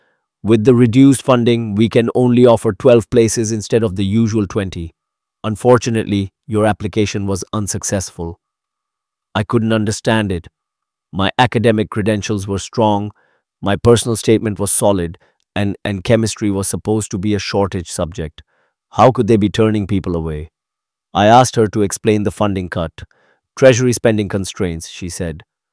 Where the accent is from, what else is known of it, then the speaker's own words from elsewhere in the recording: Manchester, North West England, United Kingdom; I grew up in Mossside